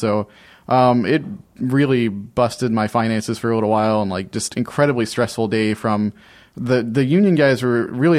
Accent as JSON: {"language": "English", "region": "Alabama", "country": "United States", "tie": "born or raised there", "moved": "as an adult", "lives_now": "Orlando, United States", "said": "I grew up in Alabama for the first 18 years of my life, and never really ventured outside the Southeast until I was like 18 or 19."}